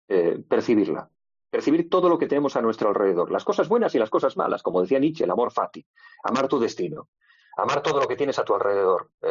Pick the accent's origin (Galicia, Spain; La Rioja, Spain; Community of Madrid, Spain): Galicia, Spain; yo creo que voy a pasar un final de vida muy feliz en mi tierra gallega, porque los gallegos al final siempre regresamos